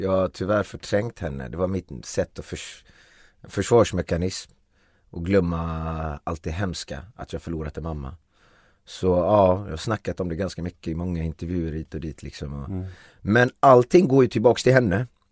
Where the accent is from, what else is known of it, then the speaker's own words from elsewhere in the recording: Gothenburg, Västra Götaland County, Sweden; Så gick jag på ett disco, fritidsgården sån här på Frölunda där jag växte upp, breakdance disco.